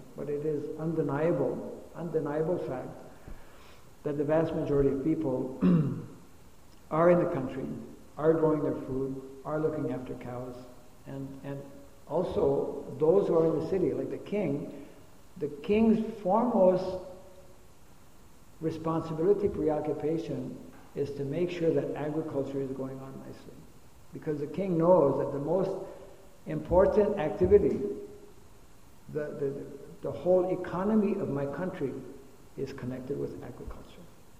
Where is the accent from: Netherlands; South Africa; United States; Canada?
Canada; I mean, I'm from Canada.